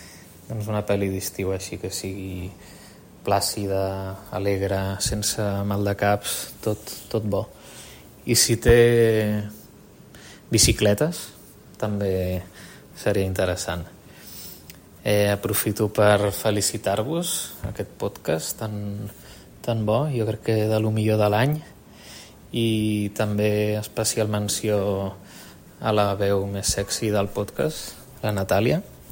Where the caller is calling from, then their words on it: Sitges, Catalonia, Spain; de Sitges.